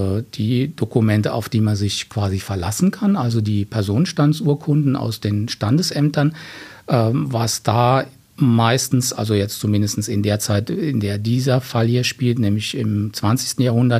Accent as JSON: {"language": "German", "region": "Rhineland-Palatinate", "country": "Germany", "tie": "born or raised there", "said": "Und ich bin in dem Nachbarort aufgewachsen."}